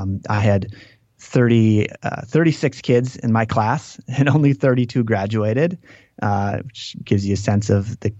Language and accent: English; Green Lake, Wisconsin, United States; So I grew up in this town called Green Lake, which is on a lake